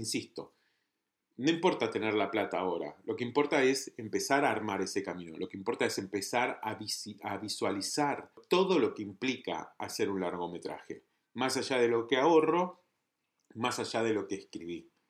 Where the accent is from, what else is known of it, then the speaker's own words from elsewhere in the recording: Argentina; y más siendo argentino